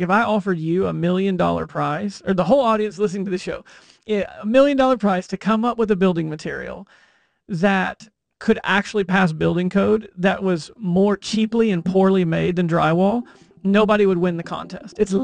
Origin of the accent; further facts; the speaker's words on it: Texas, United States; So yeah, growing up on the Gulf Coast of Texas, my parents' home and my whole town, 95% of the town was substantially damaged in that hurricane.